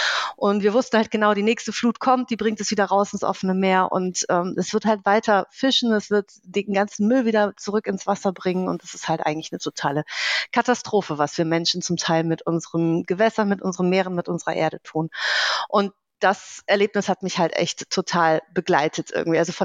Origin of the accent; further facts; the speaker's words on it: Düsseldorf, North Rhine-Westphalia, Germany; ich komme aus Düsseldorf.